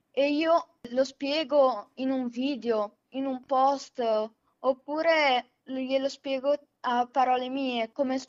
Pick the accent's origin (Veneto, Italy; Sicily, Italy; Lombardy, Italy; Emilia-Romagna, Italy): Emilia-Romagna, Italy; Camposanto; E Camposanto, che è un paese della provincia di Modena.